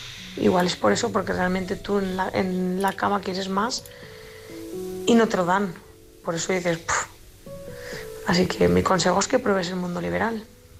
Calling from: Valencia, Valencian Community, Spain; corresponsal de Valencia

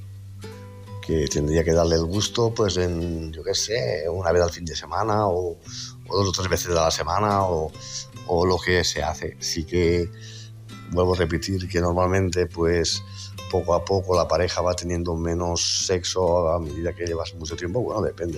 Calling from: Tarragona, Catalonia, Spain; de Tarragona.

